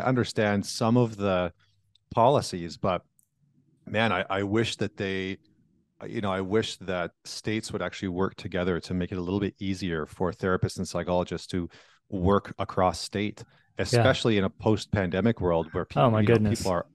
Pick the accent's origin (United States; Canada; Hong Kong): Canada; because I'm from Canada.